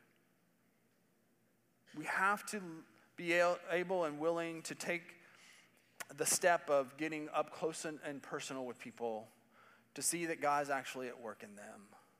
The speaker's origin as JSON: {"language": "English", "region": "Indiana", "country": "United States", "tie": "born or raised there", "said": "I grew up in Indiana."}